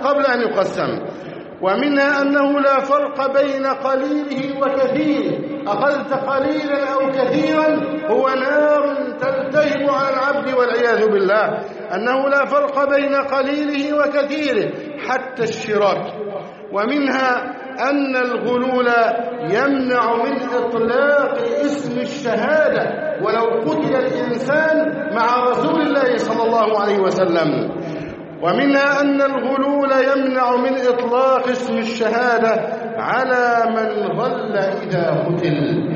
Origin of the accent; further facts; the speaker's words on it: Egypt; أن يحفظ علينا بلدنا مصر. اللهم احفظ مصر أمناً أماناً، سقاءً رخاءً، وسائر بلاد المسلمين.